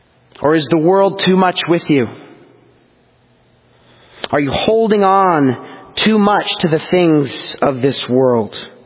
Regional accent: Canada; When I was a young boy growing up in Canada, I played

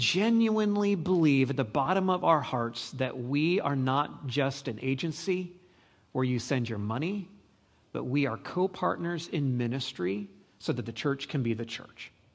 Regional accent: Northwest, United States; And so I grew up in the Northwest, and when you move to some places where aren't the Northwest, you just go, really?

